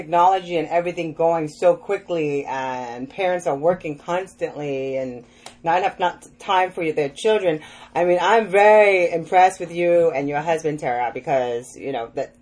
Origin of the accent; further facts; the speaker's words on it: Orlando, Florida, United States; I was brought up in Orlando and it was just like, you know, we had Future Farmers of America and it was like a small country. Like, believe it or not, Orlando was like that at one time.